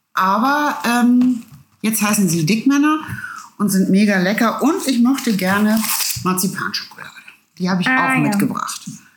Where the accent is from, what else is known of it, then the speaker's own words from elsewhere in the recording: Hamburg, Germany; Ich bin nämlich in Hamburg geboren und aufgewachsen